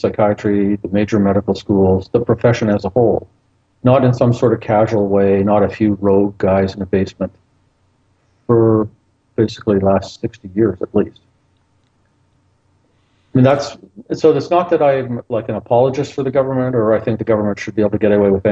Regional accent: Canada; growing up in Canada

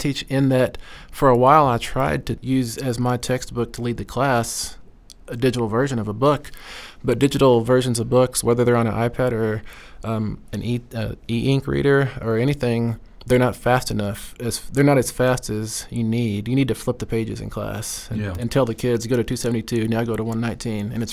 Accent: United States; I think it might come down to the fact that I'm Blackfeet. I'm American Indian.

